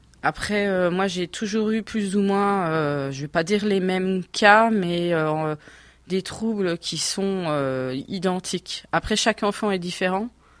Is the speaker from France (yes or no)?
yes; Pont-à-Mousson, Grand Est, France; je suis arrivée sur Commercy. Je suis originaire de Pont-à-Mousson.